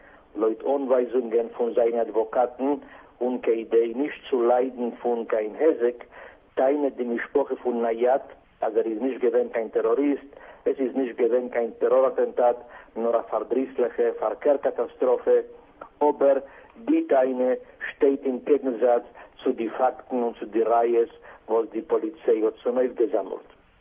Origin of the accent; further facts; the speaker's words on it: Israel; German is a second language; Bei uns in Israel wundern sich Observatoren und Militärleute